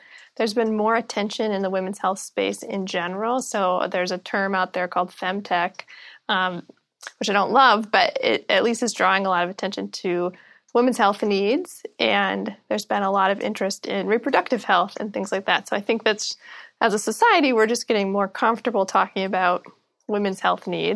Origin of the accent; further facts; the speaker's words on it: Midwest, United States; And, growing up in the Midwest, that sounded like a very risky thing.